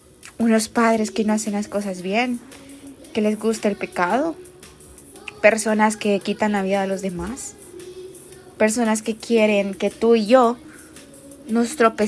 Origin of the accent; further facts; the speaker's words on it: El Salvador; del Salvador, creo que ya me has escuchado antes